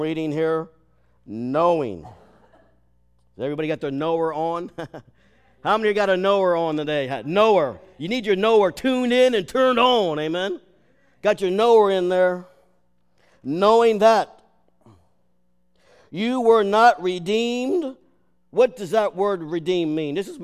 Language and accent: English; Lancaster, Pennsylvania, United States; also born or lived in Lebanon; most of us in the team here are from Lancaster County, okay? Some of us grew up in an agricultural setting, and because we're from Lancaster and Lebanon